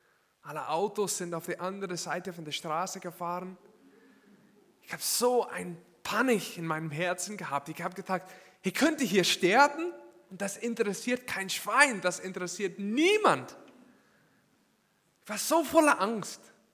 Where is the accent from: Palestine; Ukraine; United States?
United States; moved away as an adult; Für die, die es noch nicht wissen, ich komme aus den USA und ich erinnere mich, als ich 19 Jahre alt war, bin ich nach England gegangen